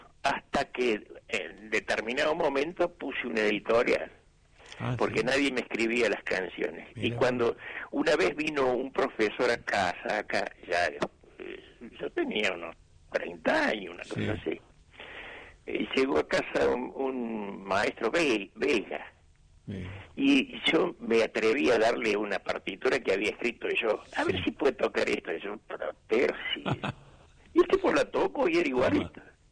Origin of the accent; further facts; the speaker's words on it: Córdoba, Argentina; born there; yo nací en Córdoba